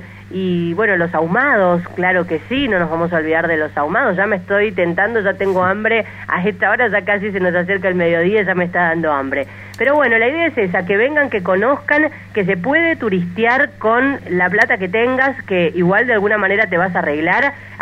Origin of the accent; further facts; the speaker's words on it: Mendoza, Argentina; now in Bariloche, Argentina; yo soy de Mendoza y salir de Bariloche en avión siempre implicaba, hasta hace un tiempo, pasar sí o sí por Buenos Aires